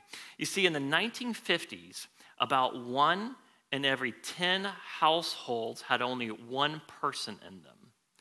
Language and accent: English; Phoenix, Arizona, United States; now in Smyrna, United States; from Phoenix, Arizona, and traveled 3 days here to Smyrna. And I am a sun baby through and through. I grew up in Arizona, went to school in Arizona, came to know Christ in Arizona.